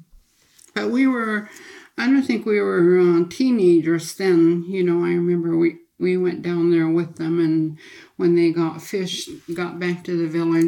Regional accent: Dot Lake, Alaska, United States; No, not while while we were growing up in Dot Lake.

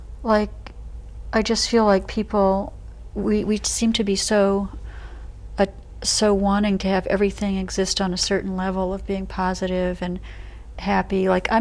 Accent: Michigan, United States; As you were talking, I thought of where I grew up in Michigan.

